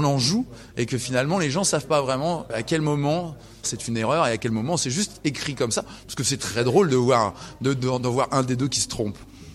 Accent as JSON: {"language": "French", "town": "Lyon", "region": "Auvergne-Rhône-Alpes", "country": "France", "tie": "born there", "said": "c'est aussi un peu nos origines. On est nés à Lyon tous les deux."}